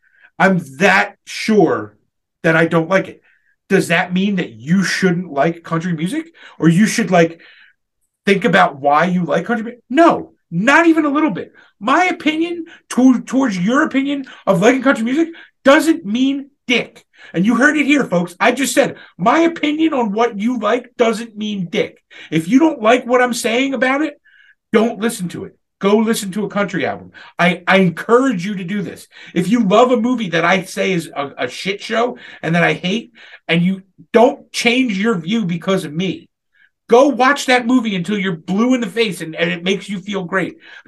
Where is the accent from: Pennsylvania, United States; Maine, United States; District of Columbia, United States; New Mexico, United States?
Pennsylvania, United States; Philadelphia; born there; Do I care that I was born in Philadelphia or outside of Philadelphia, and that means I should like every Philly team?